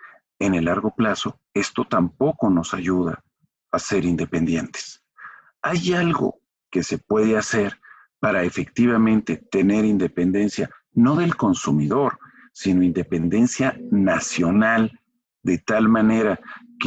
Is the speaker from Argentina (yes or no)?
no; Mexico; sino como mexicanos